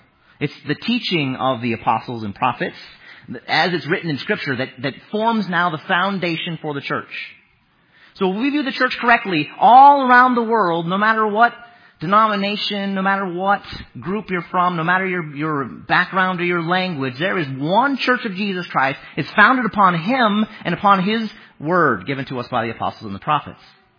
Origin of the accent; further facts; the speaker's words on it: Lincoln, Nebraska, United States; I'm from Lincoln, Nebraska, but it doesn't matter.